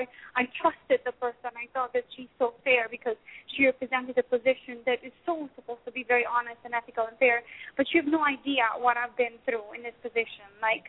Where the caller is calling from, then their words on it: St. Louis, Missouri, United States; St. Louis.